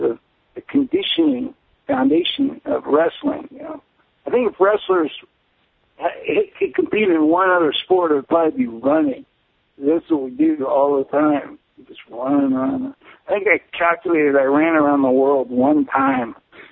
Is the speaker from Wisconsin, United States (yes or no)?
no; Palo Alto, California, United States; I realized Facebook is actually based in my hometown of Palo Alto.